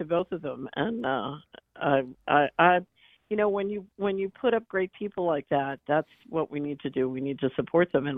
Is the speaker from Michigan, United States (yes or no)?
no; Philadelphia, Pennsylvania, United States; I have a very long view on this because I grew up in West Philadelphia.